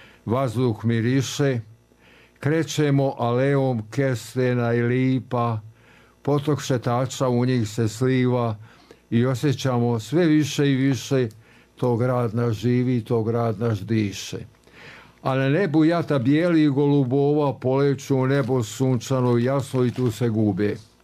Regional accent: Banja Luka, Republika Srpska, Bosnia & Herzegovina; born there; Ja sam rođen u Banja Luci, moji su rođeni u Banja Luci, otac mi je iz Banja Luke.

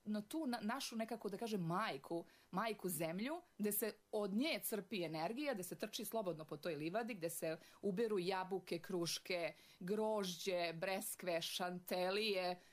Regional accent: Republika Srpska, Bosnia & Herzegovina; now in Banja Vrujci, Serbia; ja nisam sa tih prostora, ja sam tamo otišla 92. u onom ratnom vihoru, a inače potičem sa Ozrena, ja sam ona Ozrenka, što se kaže.

